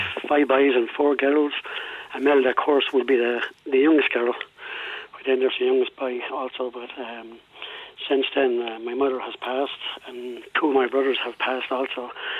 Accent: Mountmellick, Leinster, Ireland; now in Waterford, Ireland; Well, I live in Waterford, and we're from County Leash. We're from Mount Melick, County Leash, mm-hmm. originally. And I lived in Waterford most of my life

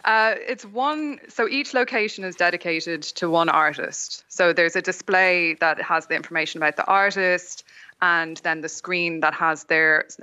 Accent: Dublin, Leinster, Ireland; I grew up in Dublin.

